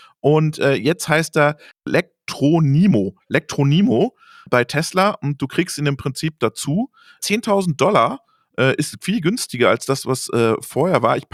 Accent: Würzburg, Bavaria, Germany; Tom Cadera aus Würzburg, aus meiner Heimatstadt.

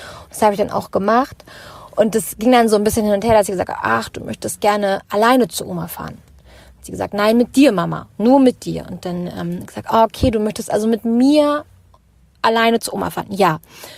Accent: Lüneburg, Lower Saxony, Germany; ich komme aus Lüneburg und meine Tochter ist 2,5.

